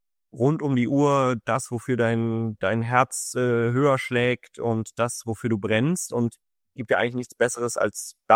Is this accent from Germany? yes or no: yes; Düsseldorf, North Rhine-Westphalia, Germany; Ich bin gebürtiger Düsseldorfer. Meine Familie kommt dort her. Mein Vater lebt noch immer dort.